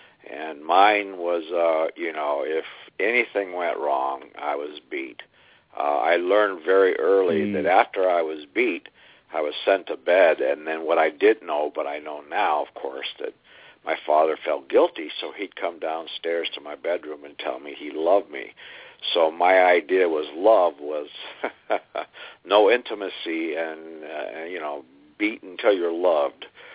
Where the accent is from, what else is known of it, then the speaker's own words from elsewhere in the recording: Spokane, Washington, United States; through my time growing up in Spokane, he came to become a captain of the sheriff's office of Spokane County.